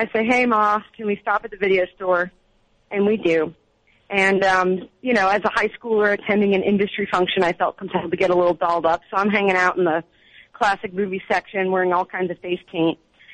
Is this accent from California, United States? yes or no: yes; Los Angeles, California, United States; I grew up in Los Angeles, and when I was a kid, I played Little League